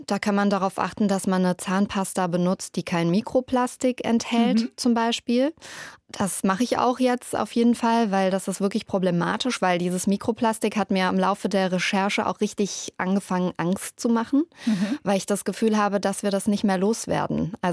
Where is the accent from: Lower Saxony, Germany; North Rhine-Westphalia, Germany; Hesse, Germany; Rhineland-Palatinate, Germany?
Hesse, Germany; Bad Soden am Taunus; Ich komme nämlich aus der Fleischwursthauptstadt Hessens, aus Bad Soden am Taunus.